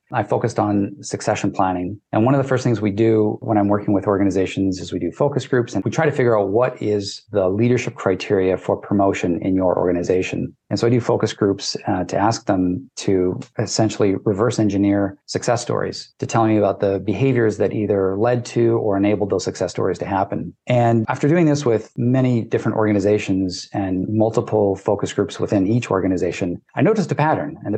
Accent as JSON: {"language": "English", "town": "Vancouver", "region": "British Columbia", "country": "Canada", "tie": "born or raised there", "also_born_or_lived": "Idaho / Hawaii / Utah", "said": "I grew up in the Vancouver, British Columbia area, and I did my university and schooling down in the States, in Idaho, Hawaii, and Utah."}